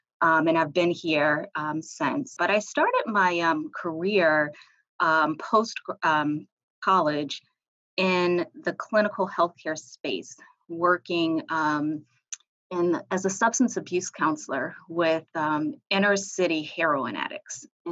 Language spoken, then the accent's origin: English; Richmond, Virginia, United States; I'm from Richmond, Virginia. I am a proud Richmonder. I spent the first 21 years of my life in Richmond. And then I went to school in Petersburg, Virginia.